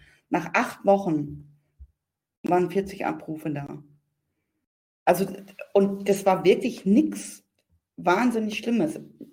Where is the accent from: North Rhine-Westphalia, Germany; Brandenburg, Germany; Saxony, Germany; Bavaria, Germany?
North Rhine-Westphalia, Germany; Ich komme aus NRW